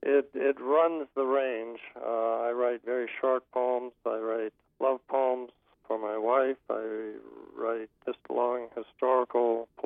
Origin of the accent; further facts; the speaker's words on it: Marshall, Minnesota, United States; I grew up in southwestern part of Minnesota, Marshall, Minnesota.